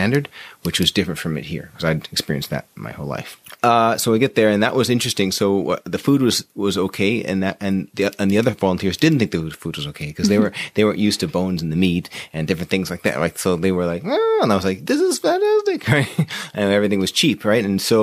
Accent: Canada; also born or lived in Jamaica; I was born in Jamaica. My mom's Jamaican. So we came to Canada when I was about one

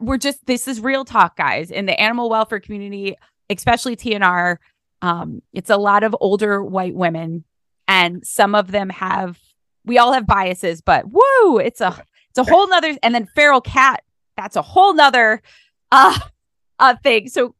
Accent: East Cleveland, Ohio, United States; And I grew up in East Cleveland, and I know lots of people who are like

